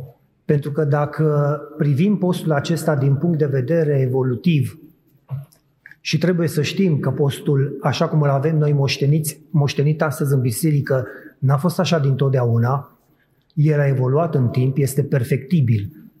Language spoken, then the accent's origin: Romanian; Mangalia, Constanța County, Romania; M-am născut și am crescut în Mangalia, într-o localitate care pe vremea aceea aveau un segment important de pescari.